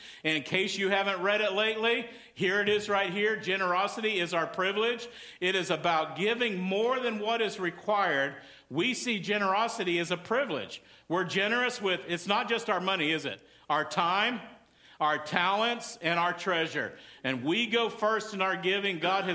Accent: Texas, United States; Hey, listen, just in case you didn't know, I am from Texas, so every now and then that's going to come out.

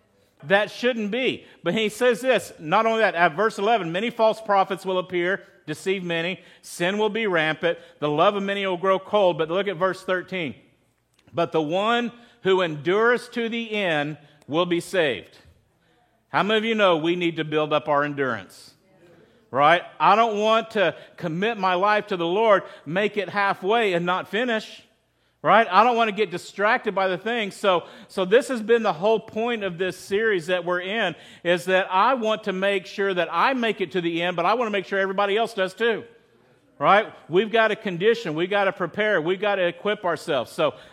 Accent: Texas, United States; And like I grew up in West Texas and there were thorns everywhere.

